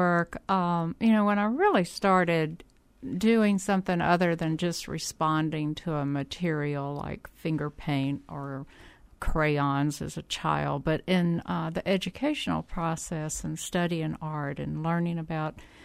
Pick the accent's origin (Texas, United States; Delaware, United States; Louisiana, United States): Louisiana, United States; now in Kentucky; I did. I grew up in Louisiana and went to school there, ended up at LSU doing my graduate work